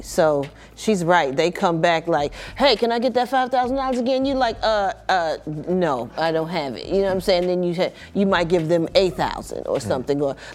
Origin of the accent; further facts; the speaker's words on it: Chicago, Illinois, United States; if you want to get married and keep it cheap, my hometown of Chicago has a deal for you.